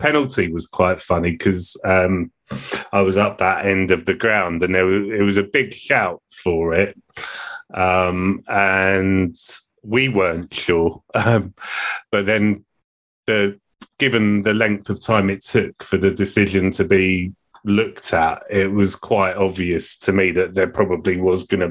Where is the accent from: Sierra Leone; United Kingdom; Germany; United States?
United Kingdom; Liverpool, North West England; accent: Scouse; Apologies for my embarrassing Scouts accent there.